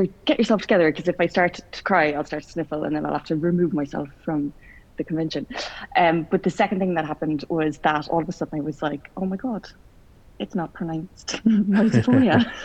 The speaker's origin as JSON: {"language": "English", "town": "Cork", "region": "Munster", "country": "Ireland", "said": "Yeah, I am from Ireland, a city called Cork, right down in the south of Ireland."}